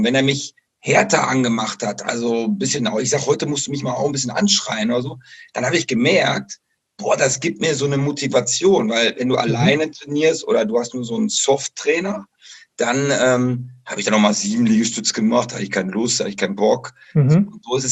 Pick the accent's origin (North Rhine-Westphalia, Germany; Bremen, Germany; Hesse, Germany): North Rhine-Westphalia, Germany; Bocholt; Ich meine, ich bin damals ja in Bocholt bin ich aufgewachsen. Das ist ja direkt an der niederländischen Grenze.